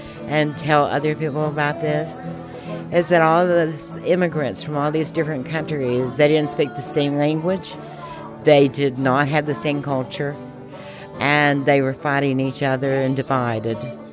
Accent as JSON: {"language": "English", "town": "Red Jacket", "region": "West Virginia", "country": "United States", "tie": "born or raised there", "said": "I'm one of the board members for the West Virginia Mine Wars Museum. I was born on Buffalo Creek and grew up at Red Jacket, went to school at May 1."}